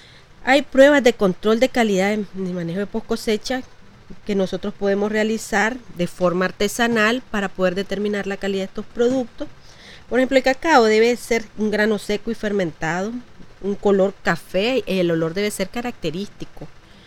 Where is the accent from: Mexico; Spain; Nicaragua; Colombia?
Nicaragua; nosotros como nicaragüenses